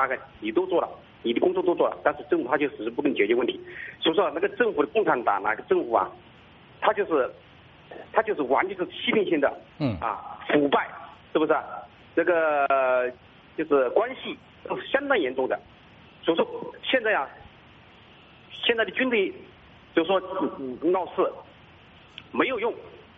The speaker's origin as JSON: {"language": "Chinese", "region": "Hubei", "country": "China", "lives_now": "Nanning, China", "said": "这个呢我是湖北的"}